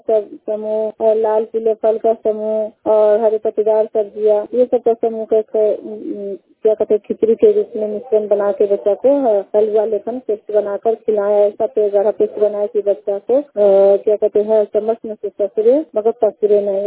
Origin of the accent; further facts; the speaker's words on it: Premgarh, Bihar, India; मैं मोतीपुर प्रखंड से बोल रही हूँ और मैं प्रेमगढ़ गांव से हूँ